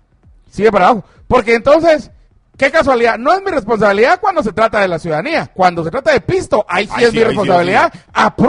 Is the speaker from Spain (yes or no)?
no; El Salvador; Soy salvadoreño.